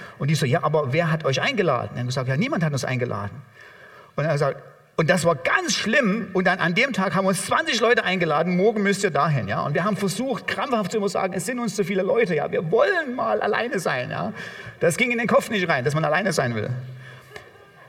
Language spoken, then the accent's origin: German; Germany; Wir als Deutsche gehen Probleme, das ist selbstverständlich so an, geradezu drauf durch.